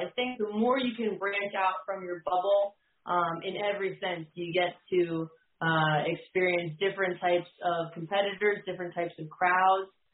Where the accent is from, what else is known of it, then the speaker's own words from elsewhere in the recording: New Jersey, United States; now in Virginia, United States; I live in Virginia now, but I grew up in New Jersey, so